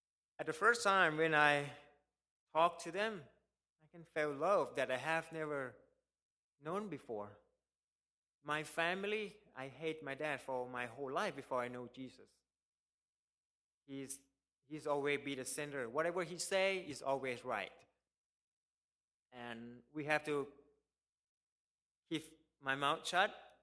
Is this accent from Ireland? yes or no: no; Phetchaburi, Thailand; born there; English is a second language; I was born from Phetchaburi, which away from Bangkok, 2 hours.